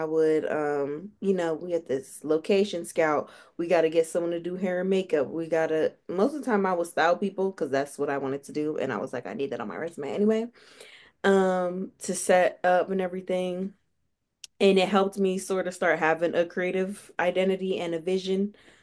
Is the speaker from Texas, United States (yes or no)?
no; Middletown, Delaware, United States; Like I said, I'm from Delaware. Not saying there are no fashionable people in Delaware, but like I rode to school on a bus that would pass cornfields in Middletown, Delaware.